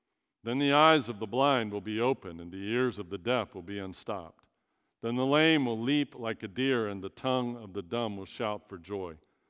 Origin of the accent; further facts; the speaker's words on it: Alabama, United States; I didn't really understand that in junior high, growing up in Alabama.